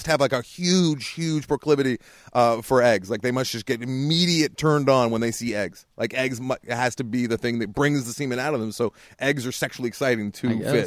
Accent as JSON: {"language": "English", "country": "United States", "said": "I'm not. I'm from America."}